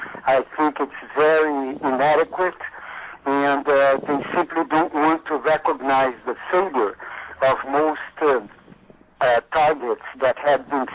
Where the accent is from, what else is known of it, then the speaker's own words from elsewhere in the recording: Rio de Janeiro, Brazil; moved away as an adult; Yes, that's my hometown, and I was already back from exile 10 years already. I came back in 82.